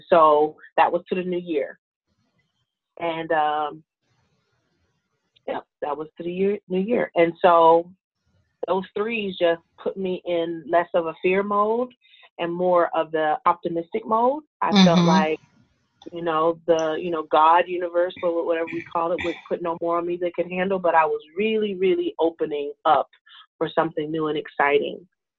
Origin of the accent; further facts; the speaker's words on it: Youngstown, Ohio, United States; So Ladybug's Farm primarily got started when I returned back to my hometown, Youngstown, Ohio, in, was that 2012.